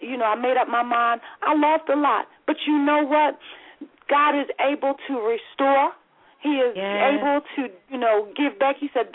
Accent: New Jersey, United States; You know, I'm from Jersey. I think I can talk pretty fast.

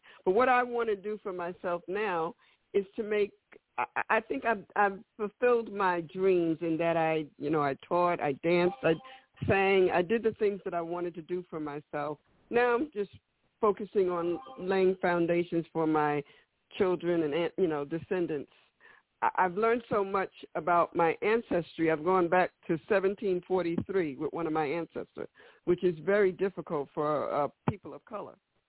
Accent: New York, United States; born there; Yeah, I was born in New York.

